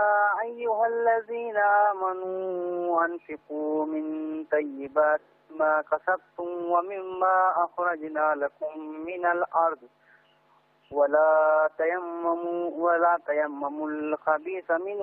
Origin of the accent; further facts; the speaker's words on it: Pal, Uttar Pradesh, India; جی میں ہندوستان میں ایک چھوٹا سا گاؤں ہے پال نام سے.